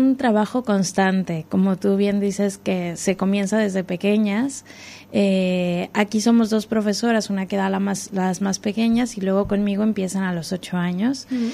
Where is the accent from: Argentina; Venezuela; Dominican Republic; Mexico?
Mexico; moved away as an adult; now in Barcelona, Spain; Sí, jo vengo des de Barcelona. Bueno, soy mexicana. Llegué a Barcelona a estudiar una maestría en danza terapia